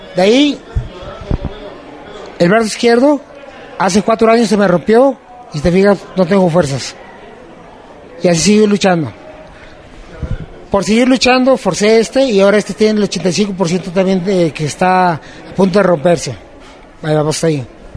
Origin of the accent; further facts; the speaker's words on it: Tijuana, Baja California, Mexico; como buen aferrado cabrón tijuanense